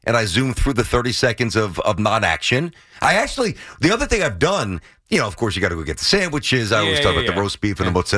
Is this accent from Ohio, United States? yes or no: no; Brooklyn, New York, United States; I remember running home from church, mass in where I grew up in Brooklyn. My parents are still there.